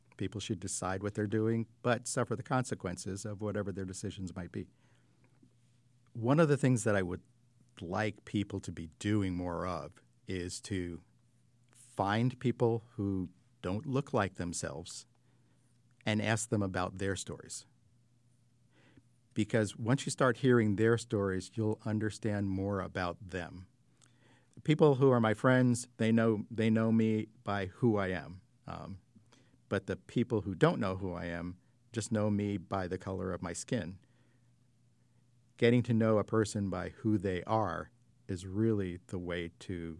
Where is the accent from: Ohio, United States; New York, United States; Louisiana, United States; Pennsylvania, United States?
Pennsylvania, United States; Bethlehem; I'm from Bethlehem, and I identify as African American, and this is my story. As I was growing up, I did recognize that, no, there weren't a lot of people who looked like me.